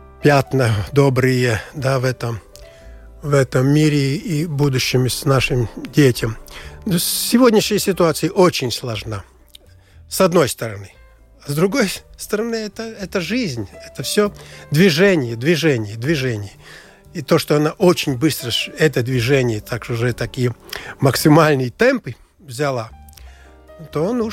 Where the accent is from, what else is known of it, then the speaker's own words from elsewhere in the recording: Latvia; first language Latvian; Russian is a second language; я все-таки считаюсь, есть латышский актер, мой родной язык латышский